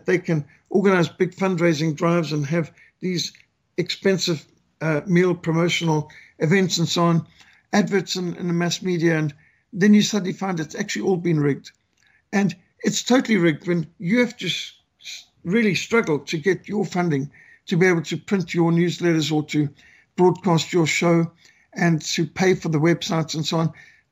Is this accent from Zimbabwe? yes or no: yes; Zimbabwe; My home country of Rhodesia was betrayed by US involvement